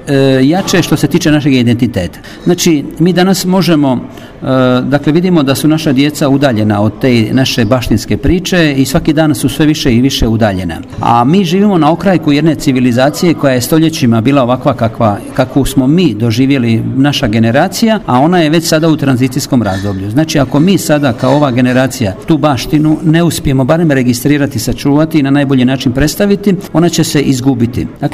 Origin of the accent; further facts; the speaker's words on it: Košute, Split-Dalmatia County, Croatia; kako sam rodom iz Košuta